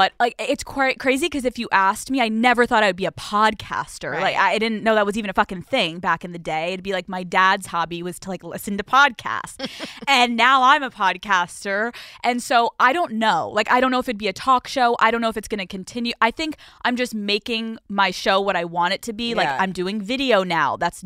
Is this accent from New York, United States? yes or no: no; Pennsylvania, United States; I grew up in Pennsylvania.